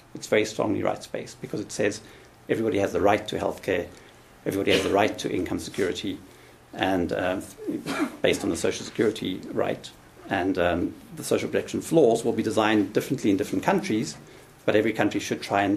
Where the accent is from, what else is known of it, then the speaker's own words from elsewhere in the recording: South Africa; In South Africa, we have, I'm South African